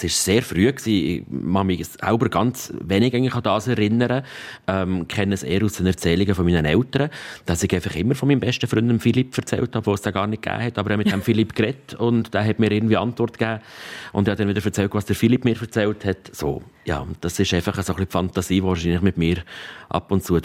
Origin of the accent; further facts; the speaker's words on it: Jegenstorf, Bern, Switzerland; Ich bin in Jägisdorf aufgewachsen. Das ist ziemlich in der Mitte zwischen Bern und Solothurn, wo es ein schönes, herziges Schloss hat. Für die, die es kennen. Ja, also ein Berner Kind.